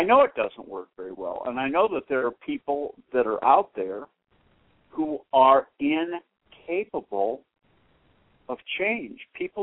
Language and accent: English; Boston, Massachusetts, United States; And if it really stayed this cool, it wouldn't bother me. Not growing up in Boston the way I have.